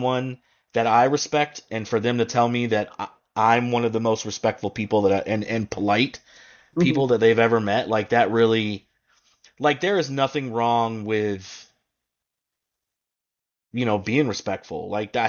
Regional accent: Gainesville, Florida, United States; now in Buffalo, United States; So again, I'm not originally from Buffalo. I'm originally from, you know, Florida, Gainesville, Florida. So I am from the South.

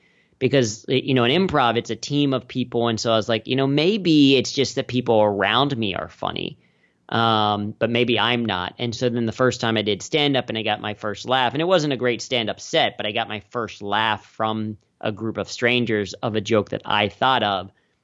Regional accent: Cincinnati, Ohio, United States; So I grew up in Cincinnati, the global headquarters of P&G.

